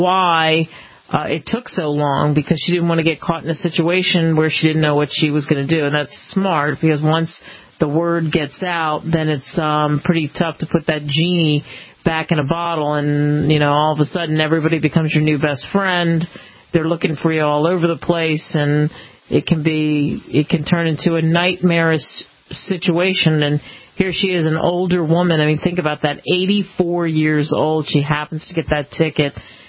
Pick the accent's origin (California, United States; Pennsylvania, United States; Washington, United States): Pennsylvania, United States; Philadelphia; Sadly, in my hometown, they're talking about six people who have died in this Philadelphia building collapse.